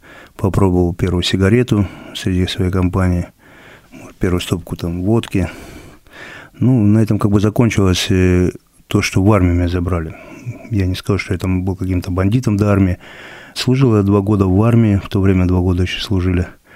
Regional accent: Rylsk, Kursk Oblast, Russia; Это Курская область, город Рыльск такой был. Ну, это все в одной Курской области, как и сейчас я живу.

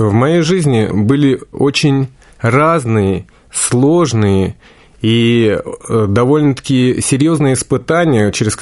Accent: Moscow, Russia; Да, мы москвичи.

